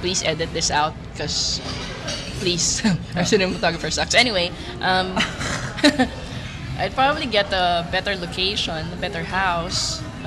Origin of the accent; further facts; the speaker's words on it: Quezon City, Metro Manila, Philippines; I was born and raised in Project 4.